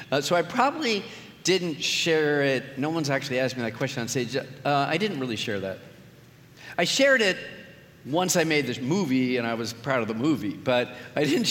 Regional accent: Los Angeles, California, United States; So, first of all, I'm from Los Angeles. I'm from the San Fernando Valley, the flat part.

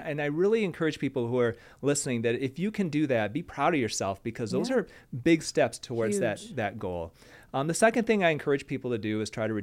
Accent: Michigan, United States; You know, I'm from Michigan, you know, you're Tennessee.

